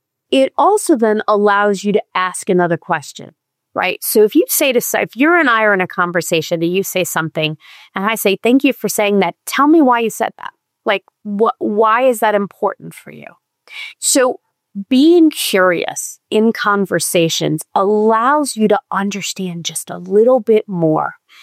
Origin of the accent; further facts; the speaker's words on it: New York, United States; moved away; I'm from New York originally.